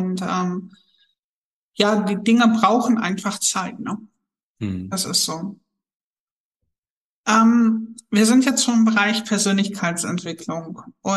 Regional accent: Harz, Germany; ich bin aus dem Harz.

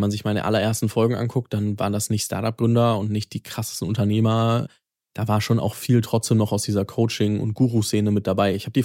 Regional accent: Fürth, Bavaria, Germany; also born or lived in Munich; now in Berlin, Germany; Ich komme aus dem schönen Frankenland. Ich komme aus der Nähe von Nürnberg. Ich komme aus Fürth.

